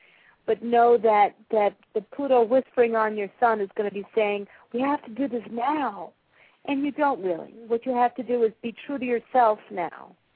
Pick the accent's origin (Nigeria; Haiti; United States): Haiti; I'm from Haiti.